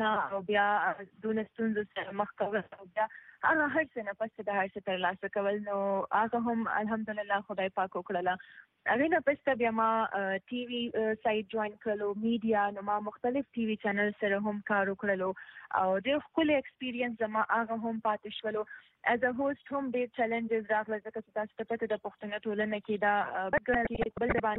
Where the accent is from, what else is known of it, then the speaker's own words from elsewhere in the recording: Peshawar, Khyber Pakhtunkhwa, Pakistan; کوم سیمې سره تعلق دی نو هغه سیلیکوټ دی سیلیکوټ په هزاره ډیویژن کې راځي خو زه زیږیدلې په پېښور کې یم از لویا شوی زما تعلیم هر څه په پېښور کې شوی دی